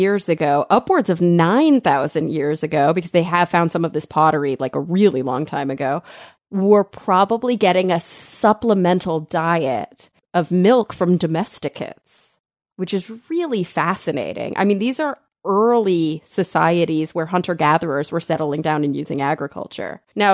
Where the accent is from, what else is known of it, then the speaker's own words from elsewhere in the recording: Texas, United States; I'm a Texan.